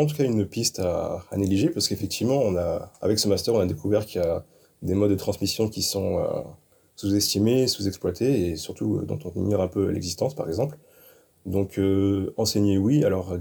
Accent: Réunion, France; je viens de l'île de La Réunion.

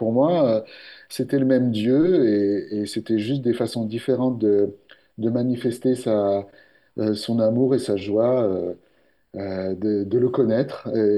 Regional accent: Paris, Île-de-France, France; born there; j'ai 51 ans, je suis né à Paris, dans une famille très, très diverse. Il y avait de tout. Au niveau de mes grands-parents, il y avait du Piémont italien

